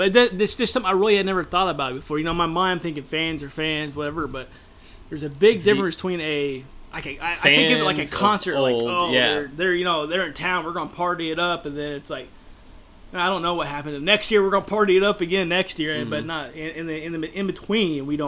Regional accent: Indiana, United States; We are from Indiana. We are from the good old Hoosier State, who's well known for the Indy 500.

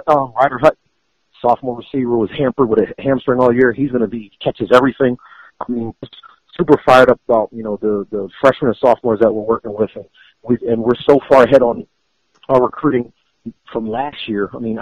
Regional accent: New Jersey, United States; also born or lived in Philadelphia; Then we moved to South Jersey from Philadelphia and couldn't find football there

